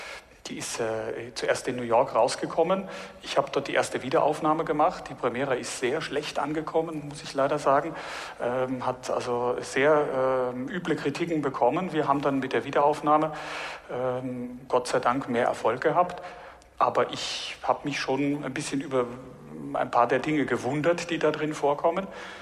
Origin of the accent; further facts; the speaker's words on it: Bavaria, Germany; Also ich meine, ich bin Bayer